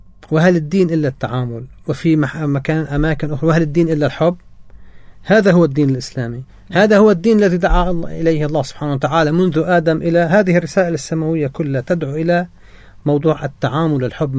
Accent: Lebanon

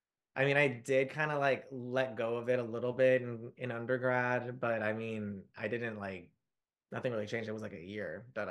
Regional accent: Washington, United States; So I was born in Washington State. Oh, shit. Out west. And that's actually where I grew up for most of my childhood.

